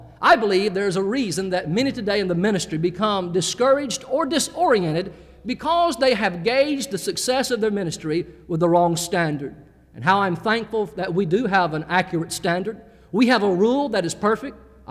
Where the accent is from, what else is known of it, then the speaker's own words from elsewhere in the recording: Jacksonville, North Carolina, United States; I'm from Jacksonville, North Carolina. Some of you have traveled through that city by way of Uncle Sam. We're home to Camp Lejeune, a very large Marine Corps base.